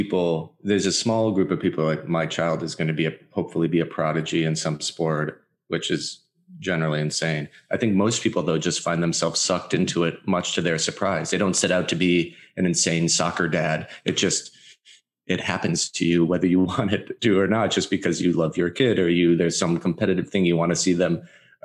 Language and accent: English; Minnesota, United States; but because I'm actually from Minnesota, I'm contractually obligated to loathe the Packers